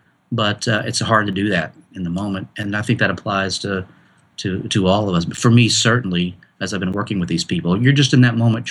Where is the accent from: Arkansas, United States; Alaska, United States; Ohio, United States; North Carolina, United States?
Arkansas, United States; moved away; also born or lived in California; As a kid, I grew up in Arkansas. And then from Arkansas, I went straight to California, and it was a lot of years out there.